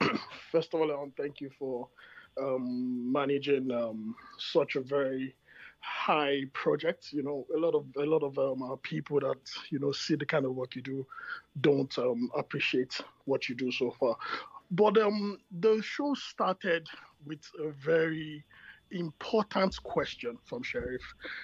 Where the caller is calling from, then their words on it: Canada; I'm calling from Canada.